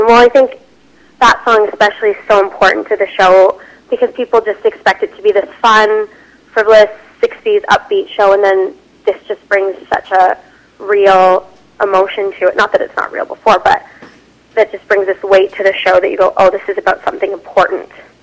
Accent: North Vancouver, British Columbia, Canada; Yes, I grew up in, I'm born and raised in North Vancouver.

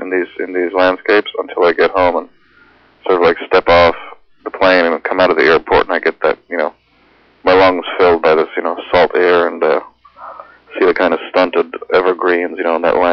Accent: St. John's, Newfoundland and Labrador, Canada; I lived in St. John's. I grew up in St. John's. For most of my life, I was there. And about 16 years ago, I moved to a small community in Outport by the sea.

